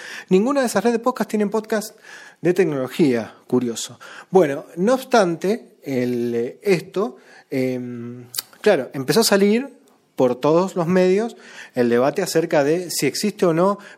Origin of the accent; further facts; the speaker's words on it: Mendoza, Argentina; estoy en Mendoza, que es a 1.100 kilómetros de Buenos Aires, porque muchas veces, claro, consideran que como soy argentino, por allí estoy muy cerca de lo que sucede en Buenos Aires, y no, estoy más cerca de Santiago de Chile, mendocino, que de Buenos Aires en cuanto a kilómetros.